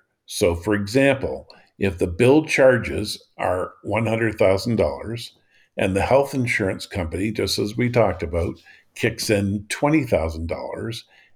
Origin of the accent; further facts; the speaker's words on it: Canada; As a Canadian, I remember being hospitalized overnight for getting the flu.